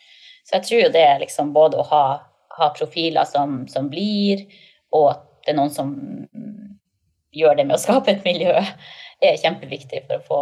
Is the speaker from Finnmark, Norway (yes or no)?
yes; Vadsø, Finnmark, Norway; Og så er det veldig enkelt å reise til Oslo, og så er det veldig enkelt å reise hjem til Vadsø.